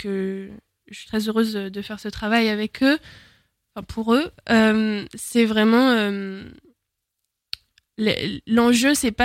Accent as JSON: {"language": "French", "town": "Tours", "region": "Centre-Val de Loire", "country": "France", "said": "puisque moi, je suis tourangelle."}